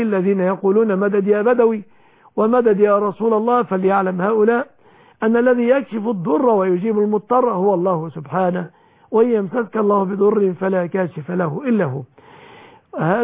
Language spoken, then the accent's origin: Arabic; Egypt; بلادنا مصر